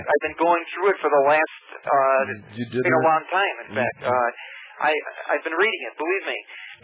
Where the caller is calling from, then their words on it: Wisconsin, United States; I'm calling from Wisconsin.